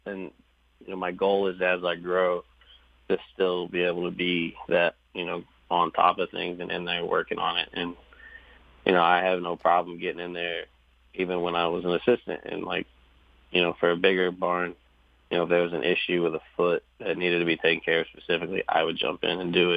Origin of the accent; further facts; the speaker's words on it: Evansville, Indiana, United States; Because growing up in Evansville and being at Ellis Park my whole life, you only know those people.